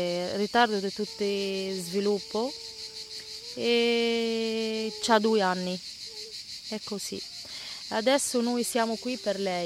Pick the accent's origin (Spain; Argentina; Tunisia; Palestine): Tunisia; Italian is a second language; now in Fabriano, Italy; Sì, sono da Tunisia e sono 8 anni che sto qui, in Italia